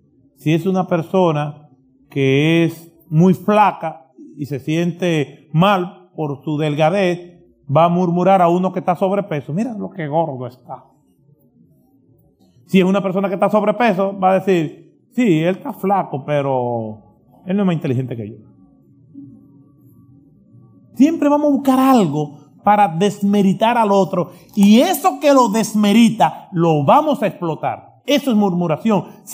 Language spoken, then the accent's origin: Spanish; Dominican Republic; Nosotros somos de la República Dominicana y nos decimos dominicano.